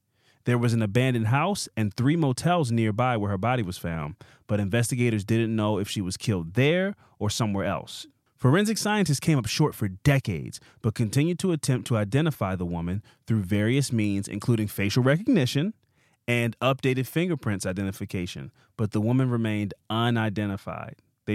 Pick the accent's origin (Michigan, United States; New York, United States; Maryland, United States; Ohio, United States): Maryland, United States; Baltimore; I always try to let people know I'm from Baltimore.